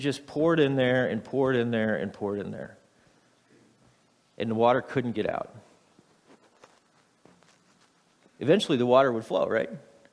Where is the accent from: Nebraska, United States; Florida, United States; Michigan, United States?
Nebraska, United States; I was raised in Nebraska, and I had no idea it was there.